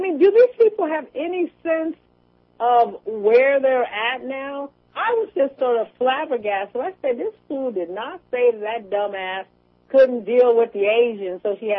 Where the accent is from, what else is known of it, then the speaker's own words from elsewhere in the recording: California, United States; I'm from California. I'm like, whatever.